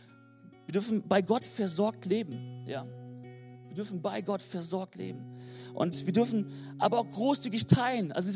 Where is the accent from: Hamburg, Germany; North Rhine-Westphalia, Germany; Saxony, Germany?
North Rhine-Westphalia, Germany; Ja, lass uns als Ostwestfale hier echt verschwenderisch sein mit dem Danken.